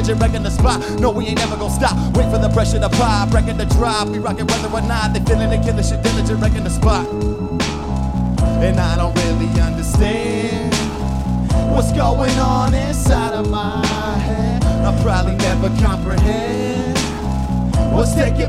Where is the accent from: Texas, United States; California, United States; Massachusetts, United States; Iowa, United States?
Iowa, United States; Des Moines; we are from Des Moines.